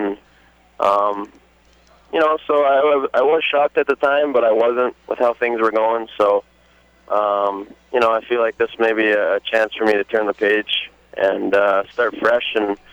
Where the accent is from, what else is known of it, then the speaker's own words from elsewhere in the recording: Meadow Lake, Saskatchewan, Canada; I grew up in Saskatchewan, in Meadow Lake, Saskatchewan, and my parents ended up moving to Calgary a couple of years ago.